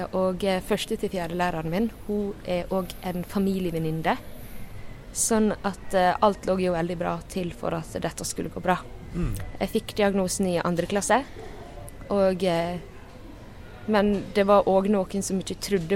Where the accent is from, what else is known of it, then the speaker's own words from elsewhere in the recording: Jølster, Vestland, Norway; Jeg fra Jølster. Det en liten plass I Sunnfjord, altså midt I Sognefjordene.